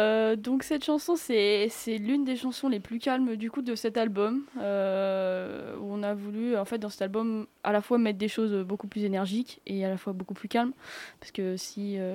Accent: France; Vu qu'on est français, bah, autant chanter en français.

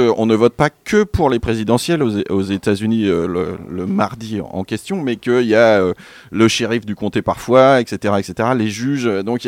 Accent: Auvergne-Rhône-Alpes, France; moi je viens d'un petit village de Haute-Savoie

